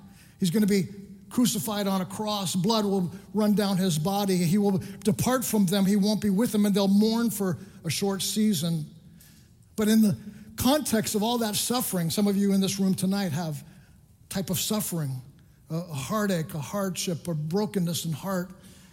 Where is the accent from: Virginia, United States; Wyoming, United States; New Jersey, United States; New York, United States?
New York, United States; Long Island; we grew up in Long Island and we went to Bethpage Assemblies of God